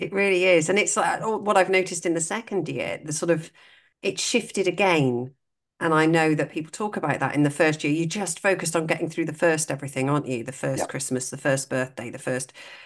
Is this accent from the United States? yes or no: no; United Kingdom; we are British.